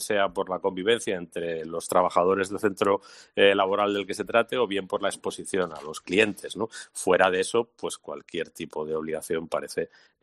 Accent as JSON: {"language": "Spanish", "country": "Spain", "said": "A mí eso es realmente lo que me duele, ¿no?, como español"}